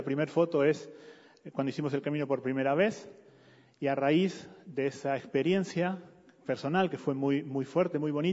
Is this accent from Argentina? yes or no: yes; Buenos Aires, Argentina; moved away as an adult; now in Spain; Hace 19 años empezamos esta carrera misionera desde Buenos Aires. Somos de Argentina.